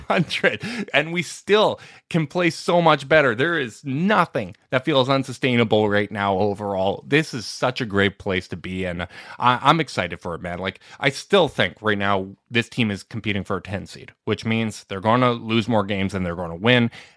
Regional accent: Winnipeg, Manitoba, Canada; We're all from Winnipeg.

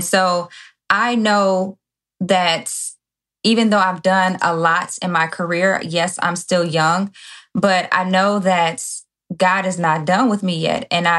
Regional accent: Chicago, Illinois, United States; now in Indiana, United States; I'm from Chicago, born and raised in Chicago, wow. But we moved out to Indiana.

